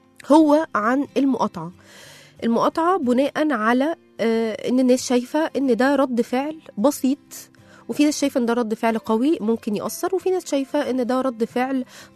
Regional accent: Egypt; أنا مواطنة مصرية زيكو،

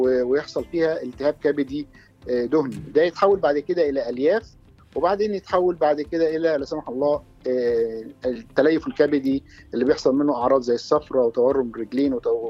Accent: Egypt; لكن عندنا في مصر على سبيل المثال

